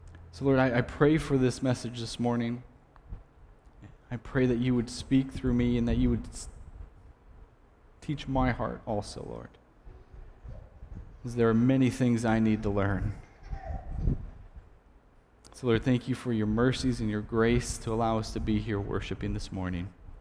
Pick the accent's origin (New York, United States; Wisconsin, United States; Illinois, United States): Wisconsin, United States; La Crosse; I'm from the La Crosse area.